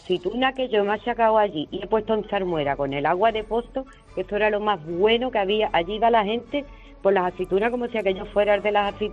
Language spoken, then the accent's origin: Spanish; Jerez de la Frontera, Andalusia, Spain; yo soy de Jerez de la Frontera y yo me crié en la calle Doña Blanca, enfrente de Cimago, en el Otegaraje Centro.